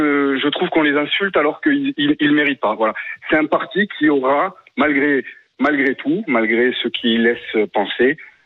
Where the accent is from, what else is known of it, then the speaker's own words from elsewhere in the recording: France; Je suis un Français de souche.